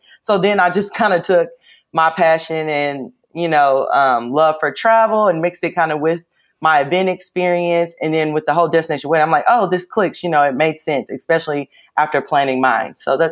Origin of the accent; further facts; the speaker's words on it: St. Louis, Missouri, United States; also born or lived in Tennessee / Virginia / Hungary / West Virginia; now in Florida, United States; But I've lived in, I was born in Tennessee, grew up in St. Louis, lived there, went to 2 different universities. So I've lived in Virginia and then went back to Tennessee, lived in Hungary.